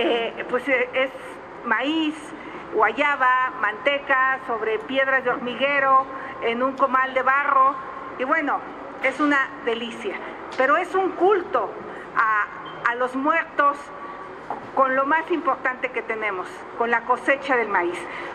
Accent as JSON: {"language": "Spanish", "region": "Hidalgo", "country": "Mexico", "tie": "born or raised there", "said": "yo soy originaria del Valle del Mezquital, donde dependemos de la lluvia."}